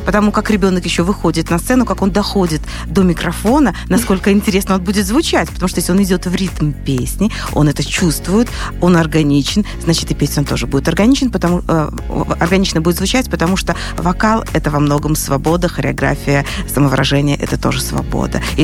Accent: Mogilev Region, Belarus; я сама из Могилевской области, создавая студию, мне хотелось бы, чтобы на моей родине там как-то ближе

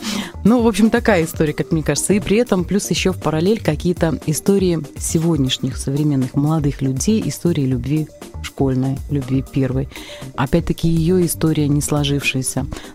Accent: Minsk, Belarus; здесь, у себя на родине, на родной земле, в прекрасном нашем городе Минске.

